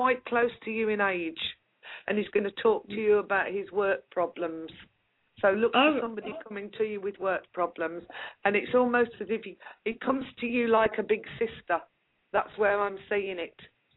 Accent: West Midlands, United Kingdom; I'm actually from the Black Country, not Birmingham.

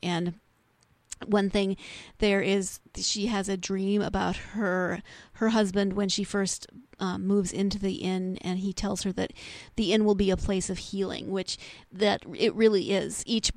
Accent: Montana, United States; I grew up in Montana, so it's a little bit like being home

